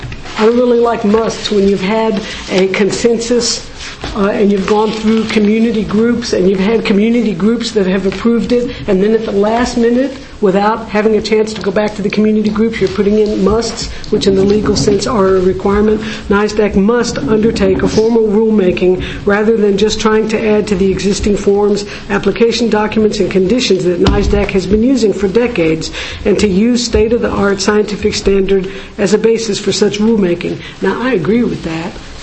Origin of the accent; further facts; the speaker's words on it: Texas, United States; I'm from Texas, where I've seen things ravaged.